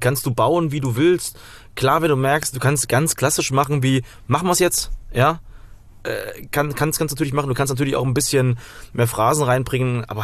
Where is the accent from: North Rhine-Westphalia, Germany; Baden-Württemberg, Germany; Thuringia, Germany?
Thuringia, Germany; Also wenn ich ab und zu mal ein halbes Bier trinke, dann merken auch alle, ich komme aus Thüringen, dann versteht mich keiner mehr.